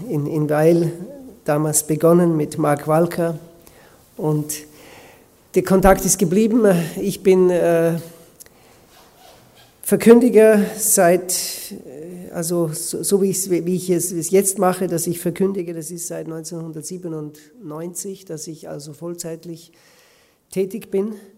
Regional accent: Austria; now in Switzerland; Meine Frau ist Schweizerin, ich bin Österreicher.

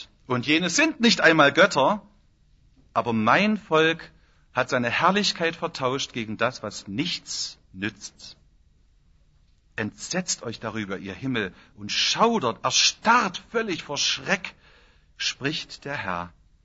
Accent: East Germany, Germany; moved away; das war bei uns im Osten so, und das ist hier im Westen nicht anders

